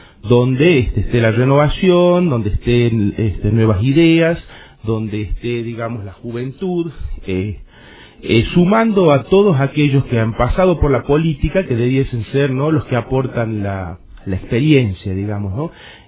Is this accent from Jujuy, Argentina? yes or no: yes; Jujuy, Argentina; nosotros somos jujeños, tenemos todo aquí en Jujuy.